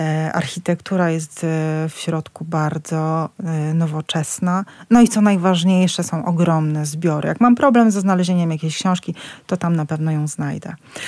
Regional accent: Puławy, Lublin Voivodeship, Poland; miałam taką ukochaną bibliotekę w moim mieście, w którym się wychowałam, w Puławach.

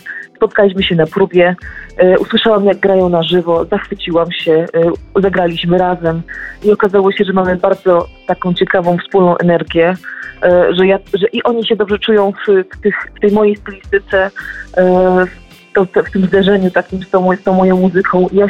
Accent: Lesser Poland, Poland; postanowiłam, tak jak powiedziałeś, wrócić do korzeni na Podhale. Pochodzę z Podhala i ta muzyka tradycyjna, muzyka góralska zawsze gdzieś w duszy mi grała

